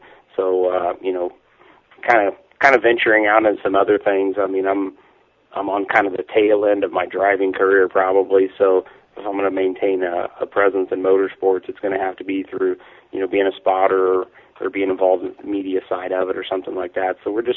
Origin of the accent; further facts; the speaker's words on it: Indianapolis, Indiana, United States; I'm an open wheel guy. I'm from the Indianapolis area.